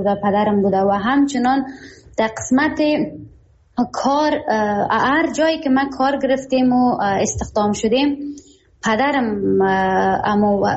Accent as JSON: {"language": "Persian", "town": "Khwaja Ghar", "region": "Takhar", "country": "Afghanistan", "tie": "born or raised there", "said": "که ما در ولسوالی خواجه‌غار، میگه ولسوالی ما را، قریه به نام هزارباغ، ما در هزارباغ به دنیا آمدیم، مکتب را در شهر خواجه‌غار تمام کردم"}